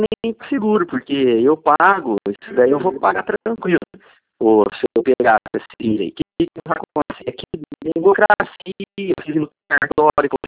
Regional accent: Barretos, São Paulo, Brazil; Aí eu fui aqui em Barretos, que eu sou de Barretos, né?

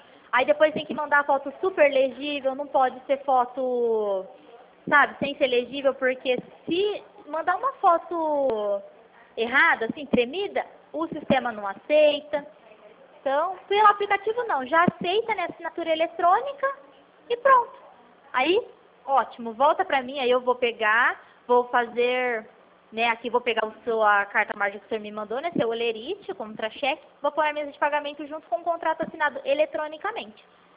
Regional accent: São Paulo, Brazil; eu também sou do interior de São Paulo.

